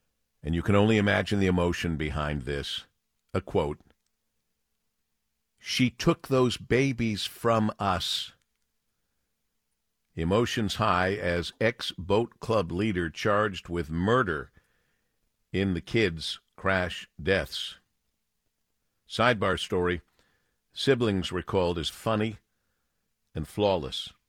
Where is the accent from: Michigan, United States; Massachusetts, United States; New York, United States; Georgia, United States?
Michigan, United States; Monroe; from my hometown of Monroe, Michigan